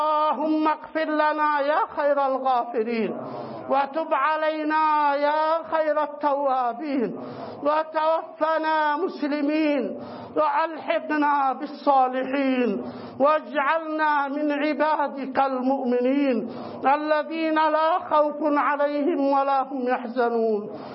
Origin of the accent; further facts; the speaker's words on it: Yemen; سيما نحن أبناء اليمن مع توارثنا للشجاعة والكرم والتضحية والمبادئ الخلابة، المبادئ الكريمة